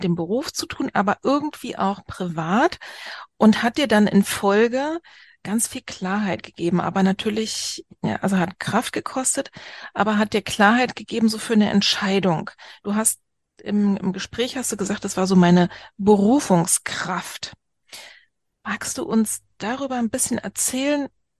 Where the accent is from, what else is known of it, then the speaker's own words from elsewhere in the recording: eastern Germany, Germany; ich bin eine Ostdeutsche.